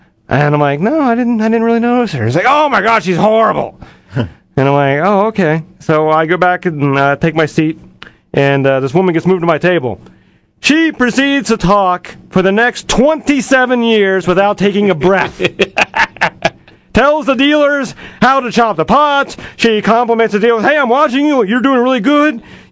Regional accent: the South, United States; accent: southern; Mike was making fun of my southern accent the entire time.

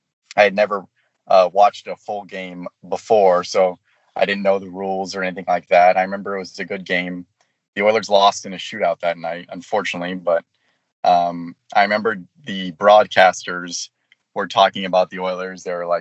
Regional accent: San Diego, California, United States; Yep, born and raised in San Diego. Yep.

